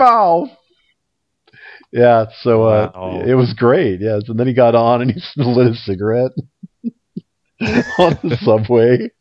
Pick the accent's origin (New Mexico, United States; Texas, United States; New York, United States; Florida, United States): New York, United States; accent: New York; That was my New York accent right there.